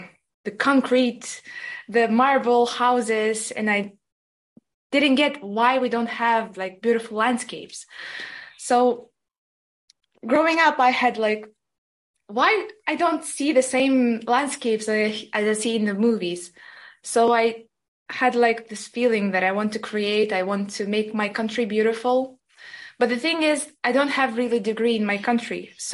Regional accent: Turkmenistan; Actually, growing up in Turkmenistan, you know, we have to realize that it's a developing country.

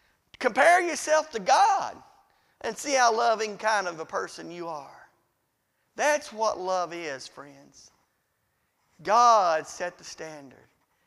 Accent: Riceville, United States; I'm from Riceville and I can't figure out those things.

